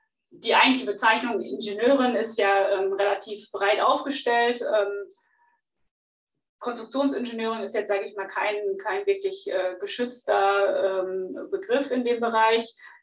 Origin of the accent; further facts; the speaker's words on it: North Rhine-Westphalia, Germany; Also ich komme selber aus dem Sauerland, wo es auch sehr ländlich und ein bisschen, ja, nicht ganz so großstadtmäßig vorangeht.